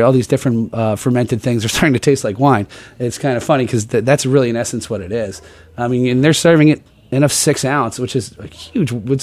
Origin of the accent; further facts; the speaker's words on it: New Jersey, United States; Yeah, I mean, like I'm from Jersey. We love pork roll.